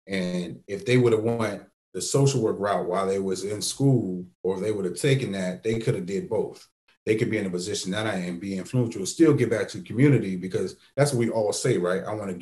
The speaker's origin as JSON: {"language": "English", "town": "Bronx", "region": "New York", "country": "United States", "tie": "born or raised there", "said": "growing up in the Bronx, the birth of hip hop, and I know Brooklyn want to challenge that. We can have a discussion. But I grew up on Grand Avenue."}